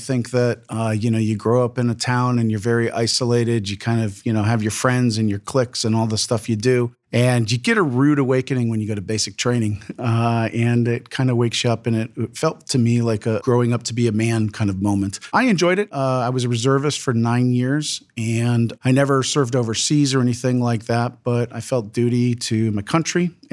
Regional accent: Wickliffe, Ohio, United States; Grew up in Ohio, born and bred, outside of Cleveland, a small town called Wycliffe. It's 20 miles east of Cleveland. And I grew up there, was there until I graduated high school

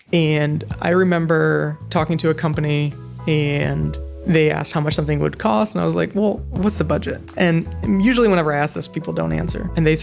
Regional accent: Cleveland, Ohio, United States; now in Columbus, United States; So that's kind of a good spot to kind of start my story, because I grew up in Cleveland area.

